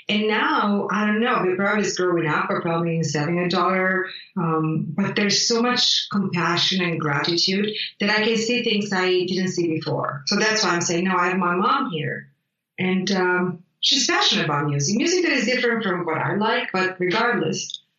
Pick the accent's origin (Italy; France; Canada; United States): Italy; And I grew up in Italy, where cooking is a big part of life, and not just for nutrition purposes, but it's really a big part.